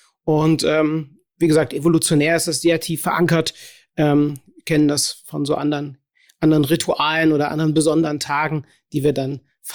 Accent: Cologne, North Rhine-Westphalia, Germany; Ich bin aus Köln, habe mein Büro in Aachen.

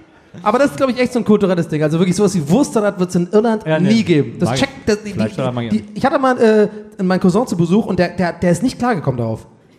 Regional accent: Baden-Württemberg, Germany; Ich komme aus dem Schwabenland

